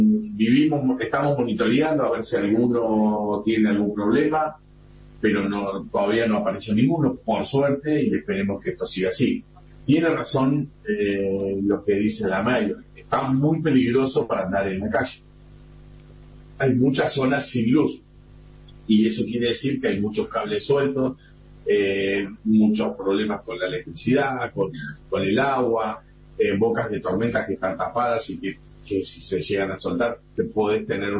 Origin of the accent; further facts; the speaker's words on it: Buenos Aires, Argentina; De Buenos Aires, ya vi.